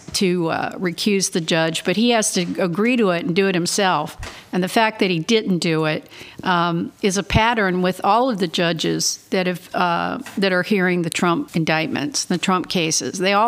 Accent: the South, United States; I'm from a Southerner, and … is a Southern name.

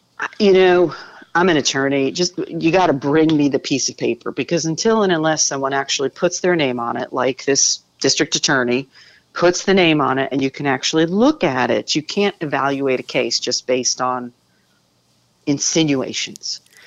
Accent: New Jersey, United States; Well, I grew up in North Jersey in the 80s at a time when Donald Trump was referred to as the Donald.

